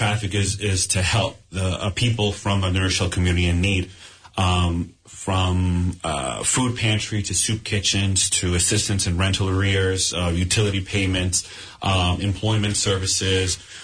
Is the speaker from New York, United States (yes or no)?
yes; New Rochelle, New York, United States; whatever people prefer. I have no preference, but I'm also born and raised in New Rochelle.